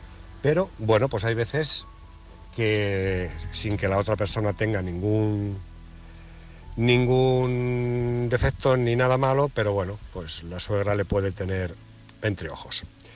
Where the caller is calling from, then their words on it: Alcalá de Henares, Community of Madrid, Spain; Te hablo desde Alcalá de Henares